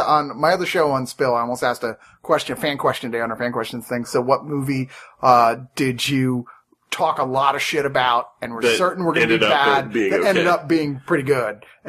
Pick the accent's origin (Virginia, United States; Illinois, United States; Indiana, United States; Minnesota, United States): Virginia, United States; Well, I'm from Virginia. Let me call some of my relatives